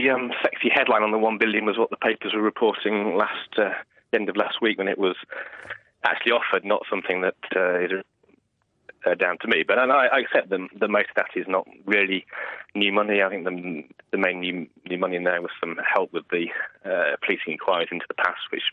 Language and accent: English; England, United Kingdom; I would probably say as an Englishman of 40 years old